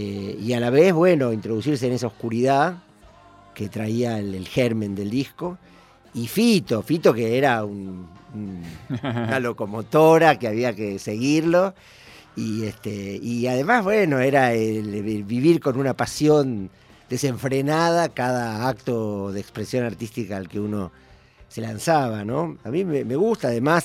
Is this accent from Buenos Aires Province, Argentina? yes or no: yes; Villa Gesell, Buenos Aires Province, Argentina; Pero es una peli muy linda porque es como un canto de amor a mi lugar, a mi pueblo, que ya Gesell va abrazado